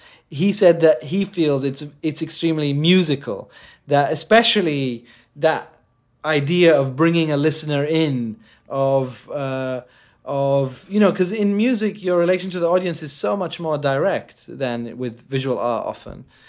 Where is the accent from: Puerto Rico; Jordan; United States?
Jordan; English is a second language; And before that, growing up in Jordan, I'd only had like MTV Asia, you know